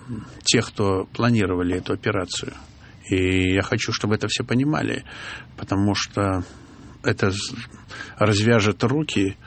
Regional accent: Grodno Region, Belarus; я родился и вырос в Западной Белоруссии.

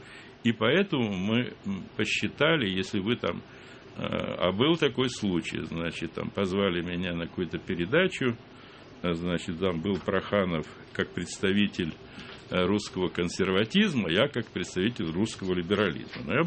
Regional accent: Odesa, Odesa Oblast, Ukraine; now in Moscow, Russia; есть разница между восприятием национальной проблемы в моем родном городе, в Одессе, и в Москве.

